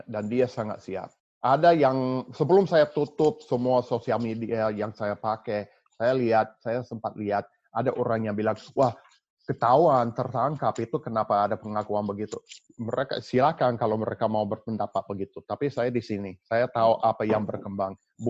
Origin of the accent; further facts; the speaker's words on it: United States; Sebagai orang Amerika, saya berhak mengakui, mengatakan ini.